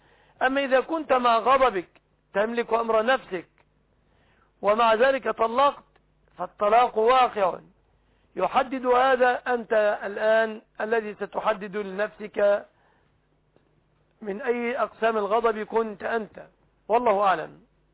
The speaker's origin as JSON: {"language": "Arabic", "country": "Egypt", "said": "عندنا في مصر قانون سنة وأراه قانونا باطلا"}